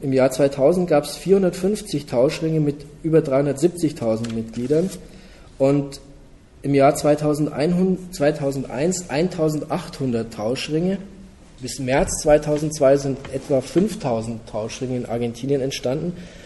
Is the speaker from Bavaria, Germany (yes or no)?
yes; Bavaria, Germany; In der Gegend, wo ich herkomme, also im Umland von München, wo wir eine relativ geringe Arbeitslosigkeit haben